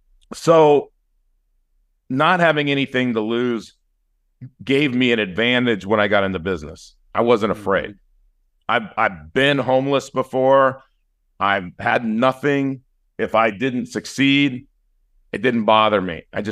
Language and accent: English; Inglewood, California, United States; so where I grew up in Inglewood, I grew up in that area, LA County, and we bounced around a lot